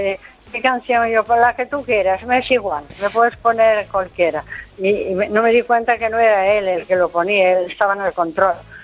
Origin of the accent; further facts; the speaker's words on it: Asturias, Spain; ya estuve en Asturias, en mi tierra, y ya vine la semana pasada